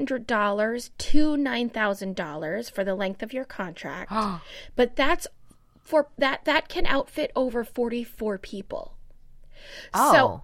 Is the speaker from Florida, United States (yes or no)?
yes; Orlando, Florida, United States; it is the mascot of Orlando City Soccer Club, my hometown.